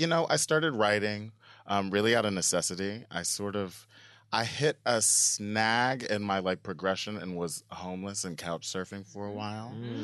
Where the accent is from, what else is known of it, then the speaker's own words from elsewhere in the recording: Tulsa, Oklahoma, United States; moved away; Well, I moved here from Oklahoma about 12 years ago.